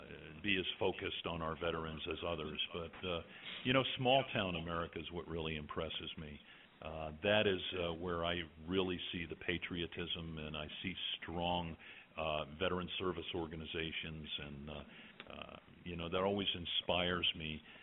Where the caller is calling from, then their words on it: Indianapolis, Indiana, United States; I'm calling from our headquarters at Indianapolis, Indiana.